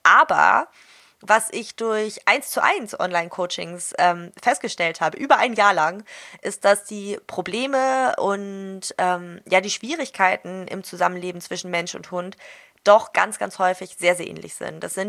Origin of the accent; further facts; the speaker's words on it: Hamburg, Germany; ich komme aus Hamburg